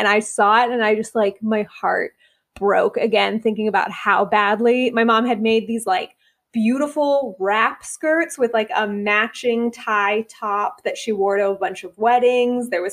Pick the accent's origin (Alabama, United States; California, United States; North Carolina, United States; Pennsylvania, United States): California, United States; now in Atlanta, United States; because I grew up in the Bay Area, which is, you know, as soon as the sun goes down, it's like 50 degrees, even if it's the middle of July. And living in Atlanta